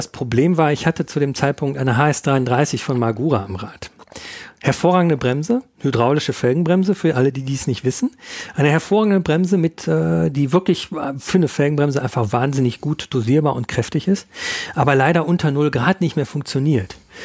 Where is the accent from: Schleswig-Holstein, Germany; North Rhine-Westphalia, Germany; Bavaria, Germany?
North Rhine-Westphalia, Germany; ich komme aus dem Ruhrgebiet ursprünglich